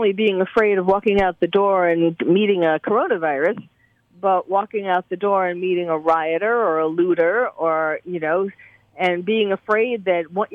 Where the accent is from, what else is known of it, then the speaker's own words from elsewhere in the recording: New York, United States; I'm originally from New York. And so when I saw some statues toppled in Manhattan, you know, statues that I grew up